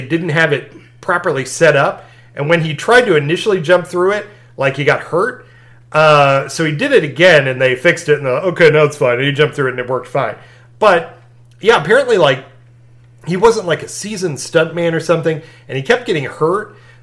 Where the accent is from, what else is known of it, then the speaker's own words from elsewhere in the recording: Missouri, United States; I understand that's how it is growing up in Missouri with venomous snakes, you know.